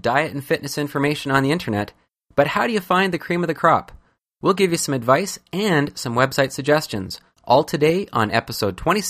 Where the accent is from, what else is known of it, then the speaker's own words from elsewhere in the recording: Edmonton, Alberta, Canada; now in Calgary, Canada; I grew up in Edmonton with the Edmonton Oilers